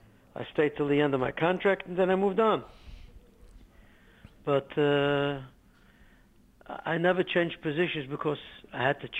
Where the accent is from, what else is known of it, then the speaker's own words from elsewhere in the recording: New York City, New York, United States; also born or lived in Germany; I was born in a DP camp in Germany, Fernwald, after the war. And I was raised in Brooklyn, New York, Brownsville, actually.